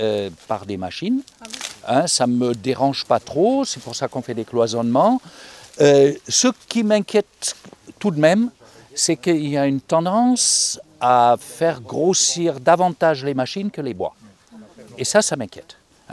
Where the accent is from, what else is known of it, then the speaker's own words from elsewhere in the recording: Germany; accent: German; French is a second language; moi je suis allemand, d'où mon accent, et je suis né peu de temps après la guerre